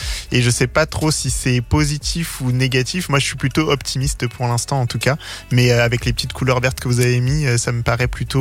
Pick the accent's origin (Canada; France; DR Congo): France; je suis né en France. J'ai grandi dans une cité au 13e étage, donc très loin du sol et de ses racines, dans un endroit qui était très bétonné